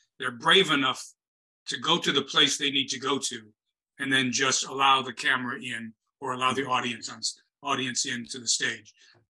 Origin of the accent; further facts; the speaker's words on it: Toledo, Ohio, United States; I was from Toledo, Ohio. I didn't know anything about New York, for Christ's sake.